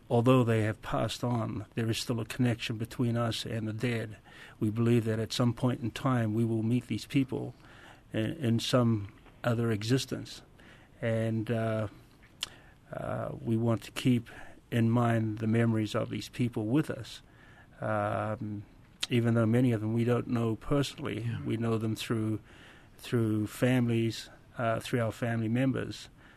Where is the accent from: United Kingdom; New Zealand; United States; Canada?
New Zealand; Actually, I'm from New Zealand originally.